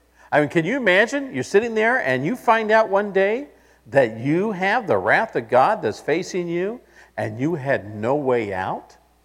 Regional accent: Missouri, United States; I'm from Missouri, the show me state, okay?

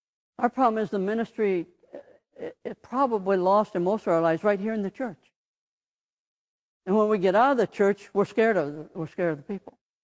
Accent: Ohio, United States; now in California, United States; I'm from Ohio. I'm a transplant. And all of a sudden, I end up in California, and I'm in the minority.

